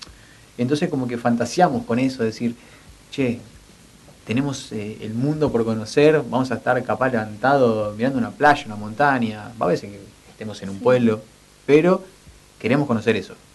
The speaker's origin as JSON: {"language": "Spanish", "town": "Avellaneda", "region": "Buenos Aires Province", "country": "Argentina", "tie": "born or raised there", "said": "Yo soy acá, nací acá en Avellaneda de toda mi vida, tengo 28 años."}